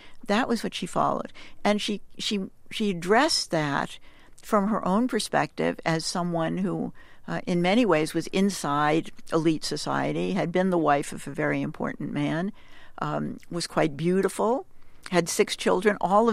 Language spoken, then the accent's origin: English; Boston, Massachusetts, United States; I mean, I think Boston, I'm a Bostonian. I grew up in Boston.